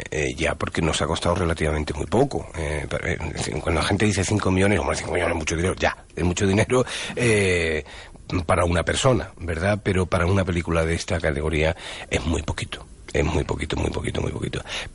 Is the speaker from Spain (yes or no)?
yes; Málaga, Andalusia, Spain; Sobre todo en Málaga. ¿Qué van a pensar en mi tierra, ¿no?